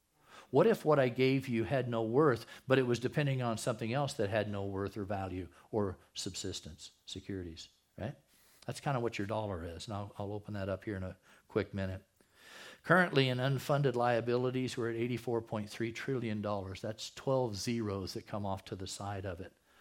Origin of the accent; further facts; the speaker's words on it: Texas, United States; moved away; I used to say when I moved here from Texas, I used to have to throw a handful of sand on my food to make it taste right